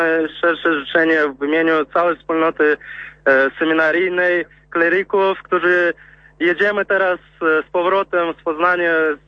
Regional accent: Turkmenistan; ja pochodzę sam z Turkmenistanu

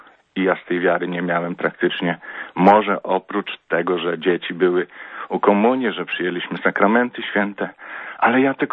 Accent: Kraśnik, Lublin Voivodeship, Poland; urodziłem się w mieście, które nie miało kościoła. Także całe dzieciństwo, nas czwórka była w domu. Chodziliśmy albo na piechotę przez pola 5 kilometrów, albo jeździliśmy, bo to Kraśnik, był Kraśnik fabryczny, gdzie bardzo dużo fabryka, łożysk tocznych.

